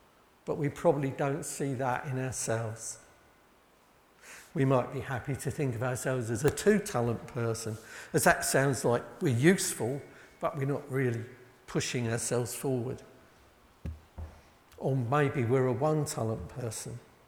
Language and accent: English; England, United Kingdom; Again, because we're English, we probably think, well, surely not.